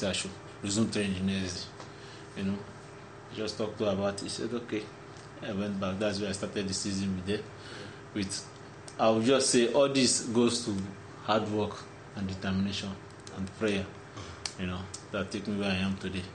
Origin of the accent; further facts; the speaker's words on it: Ajegunle, Lagos, Nigeria; I can sing all the street music where I grew up in Ajegunle.